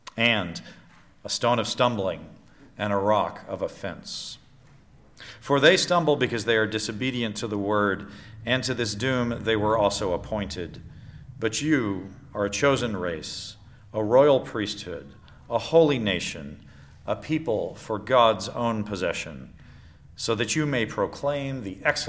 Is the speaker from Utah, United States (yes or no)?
no; Baltimore, Maryland, United States; since we've lived in the house that I grew up in Baltimore.